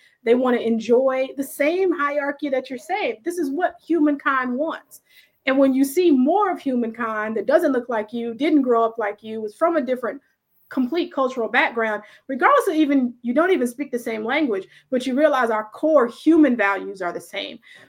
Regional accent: West Coast, United States; I'm from the West Coast, went to school here in South Carolina.

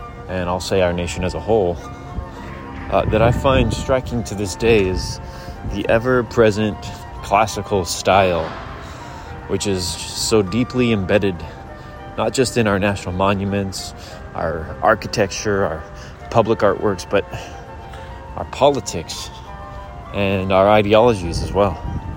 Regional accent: Philadelphia, Pennsylvania, United States; I grew up in Philadelphia, which is just a beautiful, fantastic city. Some of my most vivid memories are walking around Center City, the old cobblestone streets

